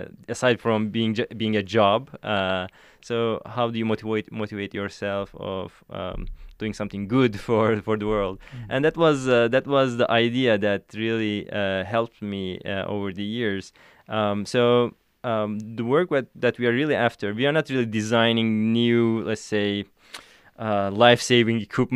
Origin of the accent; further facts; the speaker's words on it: Turkey; also born or lived in Ankara; I grew up in Turkey, and I am from a small town almost midway between Istanbul and Ankara. These are the first and second largest cities of Turkey.